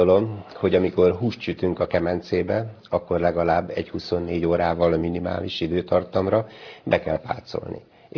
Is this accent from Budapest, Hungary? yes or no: no; Szekszárd, Tolna, Hungary; born there; hisz én gyakorlatilag Szekszárd peremkerületében Sárközbe születtem